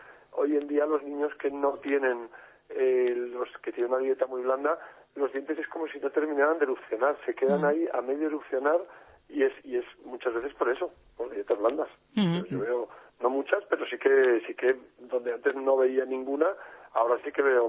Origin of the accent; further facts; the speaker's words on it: Salamanca, Castile and León, Spain; ya que somos de aquí de Salamanca.